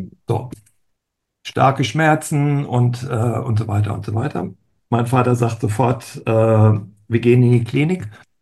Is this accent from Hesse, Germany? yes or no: yes; Frankfurt, Hesse, Germany; born there; geboren bin ich in Frankfurt und nach dem Abitur habe ich angefangen, Sozialpädagogik zu studieren in Frankfurt.